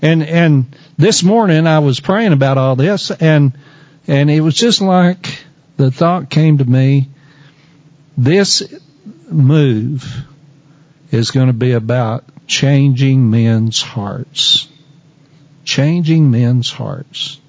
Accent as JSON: {"language": "English", "town": "Wheeler", "region": "Texas", "country": "United States", "tie": "born or raised there", "said": "I'm listening for when it's happening in Wheeler, Texas."}